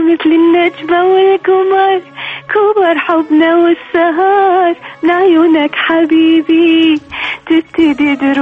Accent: Iraq; now in Toronto, Canada; أنا مغنية عراقية وحابة أسوي مشروع أنه أربط بالكلام العراقي ويا الموسيقى الحديثة

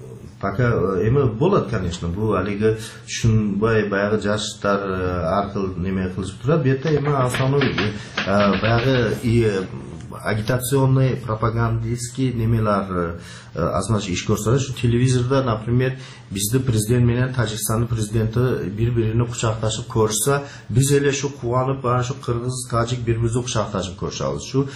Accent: Uch-Korgon, Batken Region, Kyrgyzstan; born there; Эми биз ушу Кыргызстанда ушу Үч Коргондо ушакта турганман 60-жылкы жыл.

